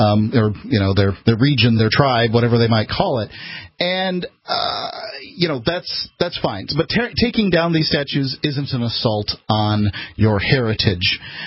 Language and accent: English; the South, United States; First off, I'm from the South.